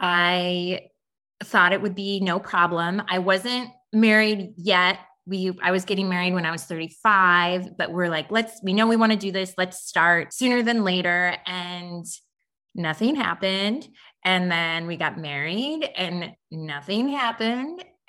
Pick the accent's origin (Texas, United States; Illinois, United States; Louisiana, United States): Illinois, United States; Chicago; I'm from Chicago area.